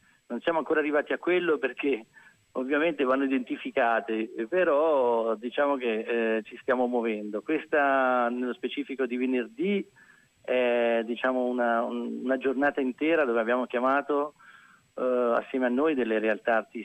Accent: Massa, Tuscany, Italy; noi siamo di Massa Carrara

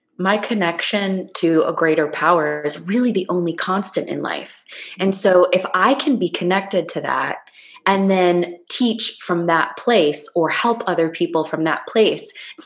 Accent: Iowa, United States; I grew up in Iowa. I grew up in a town, but I went to school 20 minutes away, so none of my friends were nearby.

